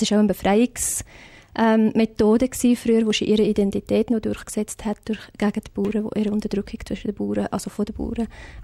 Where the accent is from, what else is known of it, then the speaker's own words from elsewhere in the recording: South Africa; German is a second language; now in Switzerland; Ich bin schon recht Walliser geworden. Aber ja, Südafrika ist noch fest im Herzen.